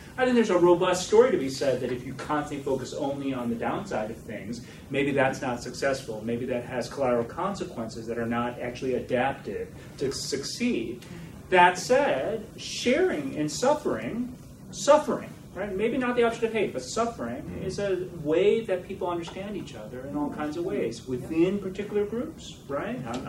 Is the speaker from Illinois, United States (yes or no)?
yes; Skokie, Illinois, United States; But I grew up in Skokie, right?